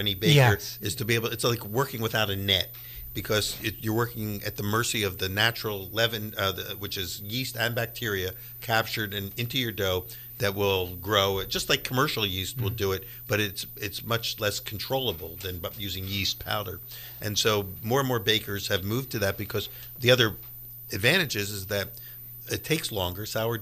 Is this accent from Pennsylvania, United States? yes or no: yes; Philadelphia, Pennsylvania, United States; like I grew up in Philadelphia, cheesesteaks obviously are a big thing, hoagies are a big thing